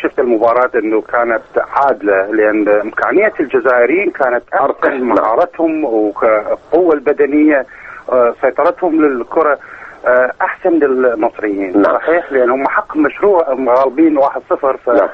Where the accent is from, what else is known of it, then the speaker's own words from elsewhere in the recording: Iraq; moved away; انا سنة 91